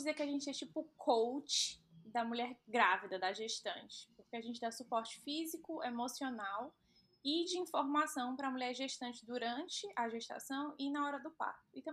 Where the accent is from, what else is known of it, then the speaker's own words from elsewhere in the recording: São Paulo, Brazil; also born or lived in Fortaleza; now in New York, United States; Hoje eu moro nos Estados Unidos, em Nova York, mas sou de São Paulo, morei em Fortaleza por muitos e muitos anos e eu tô aqui fora nos Estados Unidos já tem uns 4 anos e meio.